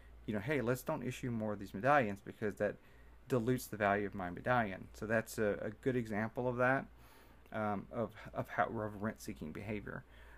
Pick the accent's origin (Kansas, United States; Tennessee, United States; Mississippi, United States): Mississippi, United States; I'm from the Mississippi Delta, and there's you see this a lot with farming.